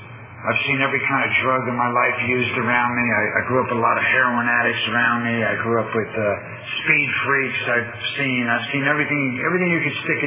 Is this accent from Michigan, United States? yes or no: no; New Jersey, United States; I grew up in North New Jersey. I grew up in a big city.